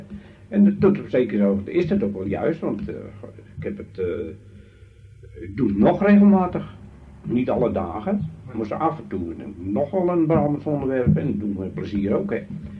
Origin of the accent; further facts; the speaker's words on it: Amsterdam, North Holland, Netherlands; born there; ik ben in Amsterdam geboren.